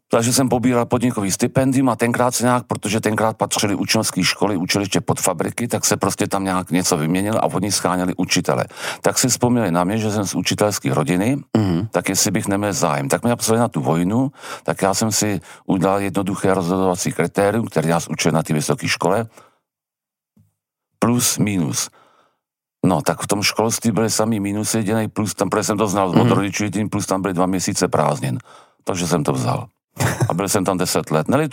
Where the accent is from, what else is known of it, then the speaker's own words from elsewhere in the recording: Telč, Vysočina Region, Czechia; ale já jsem na to hrdý, že jsem z Telče, z toho malého města